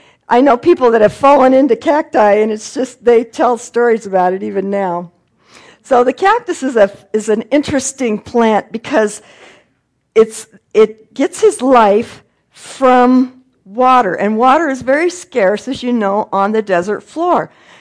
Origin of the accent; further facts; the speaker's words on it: Oregon, United States; I came from Oregon, where everything is green and lush and wonderful.